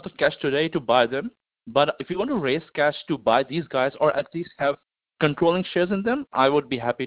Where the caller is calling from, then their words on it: Australia; So I'm talking from Australia.